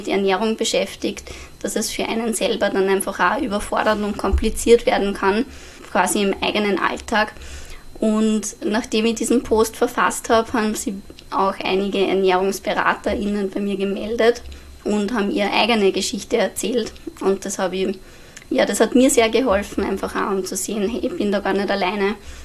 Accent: Upper Austria, Austria; moved away as an adult; now in Vienna, Austria; Also ich bin eigentlich aus Oberösterreich und dann nach der Matura nach Wien gekommen

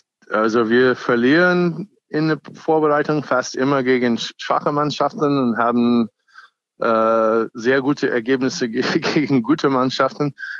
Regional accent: United States; German is a second language; now in Germany; und ich bin auch ursprünglich Amerikaner

